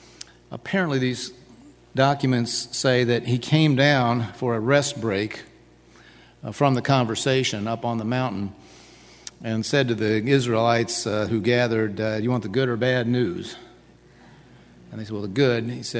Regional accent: Indiana, United States; Of all the accolades that my home state garnered during the years of my elected public service, none was more gratifying to me than Indiana's rating as the second freest state.

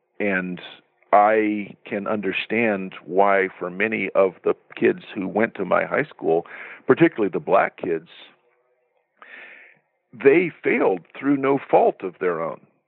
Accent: Florida, United States; Well, I grew up, my father didn't graduate from high school. I grew up in a very poor part of rural Central Florida.

